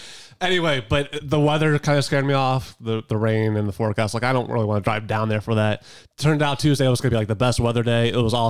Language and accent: English; Harrisburg, Pennsylvania, United States; which is my same case when I was a kid growing up in Harrisburg. It's basically 90 minutes away from either direction to Williamsport.